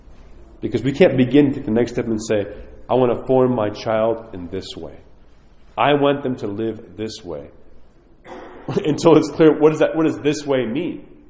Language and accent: English; New York, United States; I'm just saying, I grew up in New York.